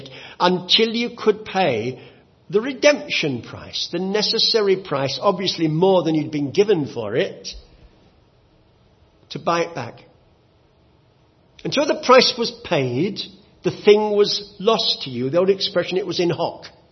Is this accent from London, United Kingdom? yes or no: yes; London, United Kingdom; When I was growing up in London, they're all over the place.